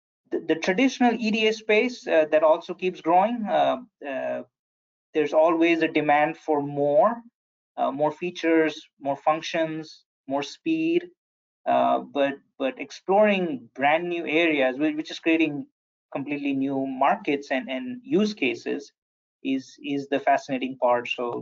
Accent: India; moved away as an adult; now in United States; I grew up in India, and internet had just shown up.

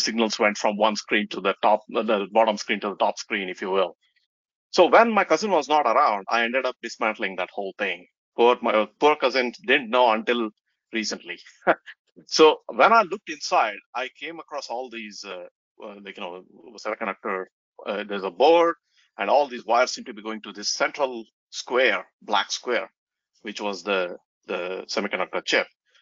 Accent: India; So I grew up in India, for those who might not know.

